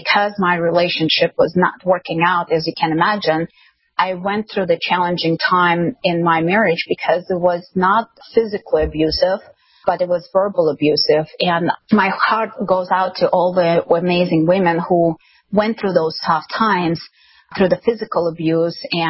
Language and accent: English; Ukraine; English is a second language; I was born and raised in Ukraine. At that time, it was the Soviet Union with the whole communism spillover